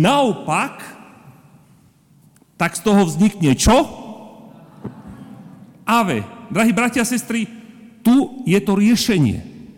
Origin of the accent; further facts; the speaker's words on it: Banská Bystrica, Banská Bystrica Region, Slovakia; Prepáčte, som z Banskej Bystrice, hej?